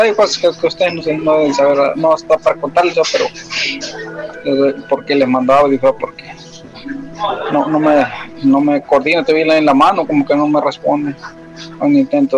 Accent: San Luis Potosí, Mexico; now in Austin, United States; Pues, normalmente radico ahí arriba, en... soy de San Luis, pues, sí.

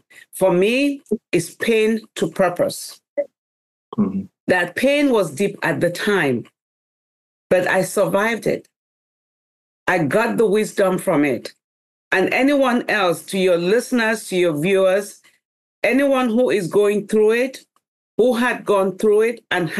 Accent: Cameroon; also born or lived in Canada; now in United States; there was a story that actually took me out of Cameroon. Growing up in Cameroon, you know, as you can tell from the book, I was really daddy's little girl. And growing in Cameroon, I always wanted to be a teacher like my father.

